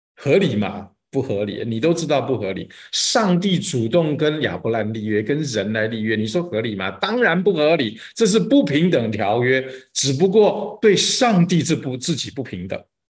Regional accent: China; 这是我们中国人不认识上帝

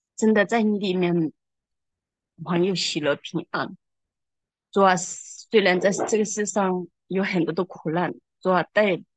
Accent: Jiangxi, China; 哦，不是的，我是江西这边的。

